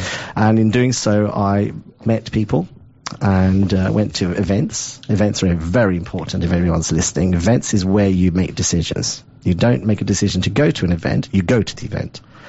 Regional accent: London, United Kingdom; also born or lived in Australia; I grew up in Southeast London, but my dad had entrepreneurial sort of goals, and we went to Australia.

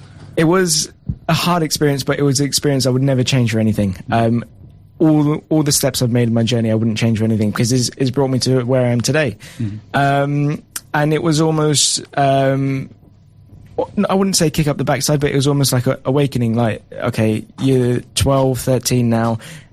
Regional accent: England, United Kingdom; So originally I'm from England, born and raised, played in England.

